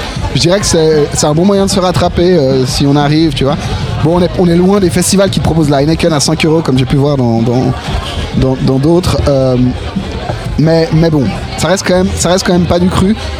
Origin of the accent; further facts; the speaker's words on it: Geneva, Switzerland; je suis pas suisse, je suis genevois.